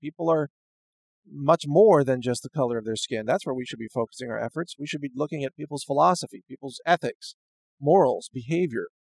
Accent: Midwest, United States; But I think I only heard that one time growing up in the Midwest.

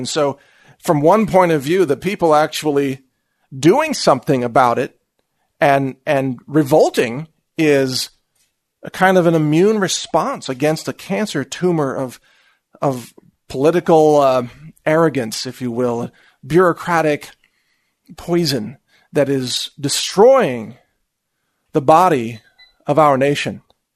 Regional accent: Texas, United States; because I'm an American and I'm a Texan.

